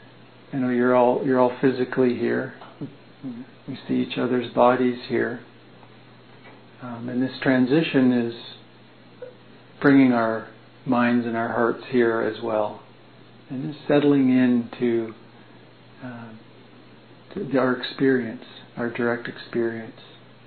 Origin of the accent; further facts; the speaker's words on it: Ottawa, Ontario, Canada; I'm from Ottawa